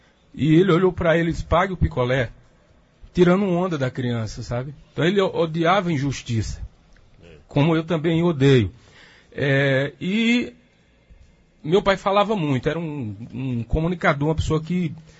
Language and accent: Portuguese; Brasília, Federal District, Brazil; born there; eu nasci em Brasília por circunstância, né, porque meus pais são daqui, eles foram para lá por conta do trabalho do meu pai.